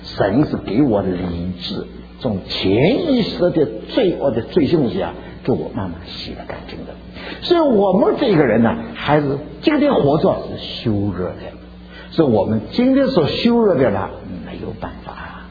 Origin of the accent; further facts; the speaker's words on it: Ningbo, Zhejiang, China; 但是我没有办法，我是个宁波人的，还不光是声音粗了，常常是骂人的了。